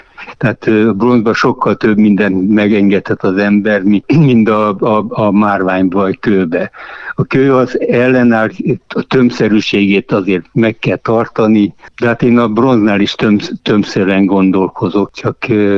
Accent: Transylvania, Romania; now in Ajka, Hungary; mert én erdélyi vagyok, és a 89-ben jöttem át

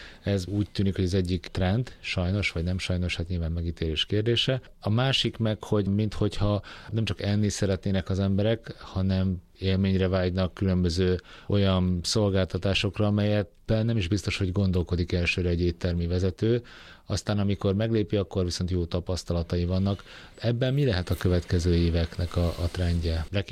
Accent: Budapest, Hungary; legalábbis budapestiként így érzékeli az ember

